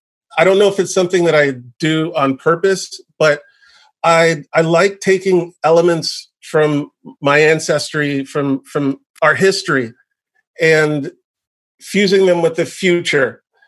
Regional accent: Miami, Florida, United States; also born or lived in Jamaica / New York; I'd already moved to the U.S. at that time. I was born in Jamaica in 1973. I moved to the U.S. in 77. And we lived in New York for about 1 year. Then we moved to Miami. I lived in Miami for 27 years. And that's mostly where I grew up, was in Miami.

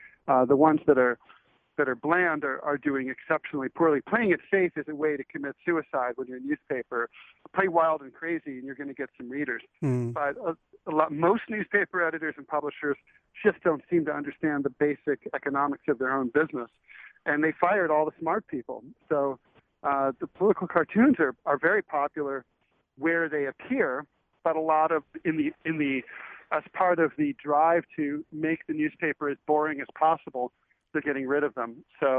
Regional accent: Kettering, Ohio, United States; It was definitely kind of boring growing up in Kettering, but it's where I'm from. It'll always be home.

